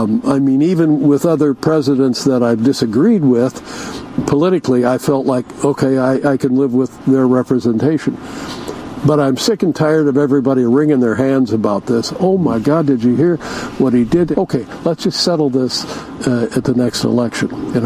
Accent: United States; As an American, I don't like this man as a president of our country. I love being an American

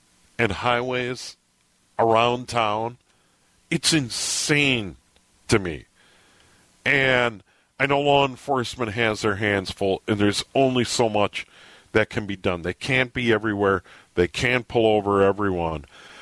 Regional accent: Minnesota, United States; I was born and raised here in the cities.

